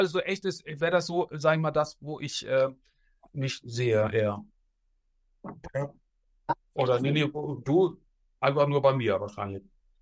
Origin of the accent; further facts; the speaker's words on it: Bremen, Germany; aber als Bremer würde ich einfach gern sehen, wie die Straßen früher in Bremen ausgesehen haben.